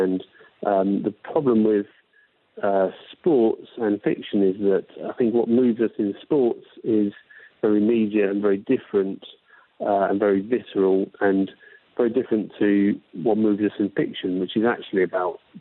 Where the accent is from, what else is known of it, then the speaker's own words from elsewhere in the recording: Oxford, South East England, United Kingdom; Okay, so I was born in Oxford and City of Dreaming Spires, and grew up in a little village near Oxford.